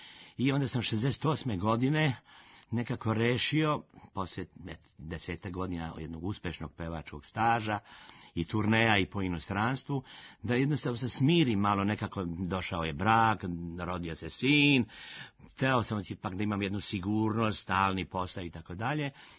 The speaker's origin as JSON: {"language": "Serbian", "town": "Mrkonjić Grad", "region": "Republika Srpska", "country": "Bosnia & Herzegovina", "tie": "born or raised there", "said": "rodom iz Bosne, iz Bosanske krajine, iz Mrković grada."}